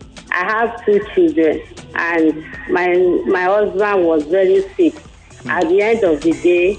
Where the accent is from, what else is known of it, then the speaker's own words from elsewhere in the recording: Edo, Nigeria; I'm from Edo State.